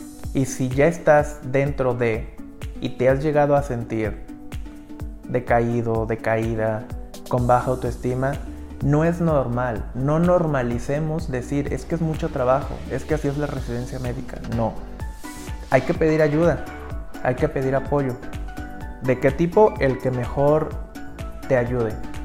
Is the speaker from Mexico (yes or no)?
yes; Veracruz, Mexico; moved away as an adult; quería regresarme a Veracruz. Yo salí de Veracruz cuando ingresé a medicina interna.